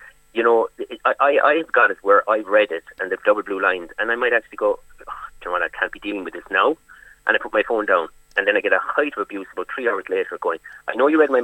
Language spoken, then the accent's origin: English; Ireland; as I say, we, especially as Irish, we're very aware of kind of like, I better not say anything because I don't want to hurt their feelings